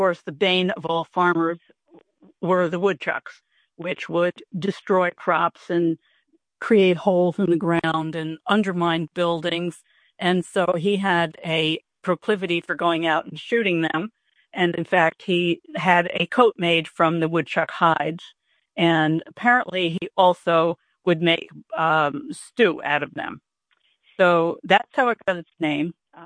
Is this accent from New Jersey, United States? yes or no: no; Esopus, New York, United States; And I know of him because I am from Esopus, and I grew up not far from his other major building, which is Slabsides.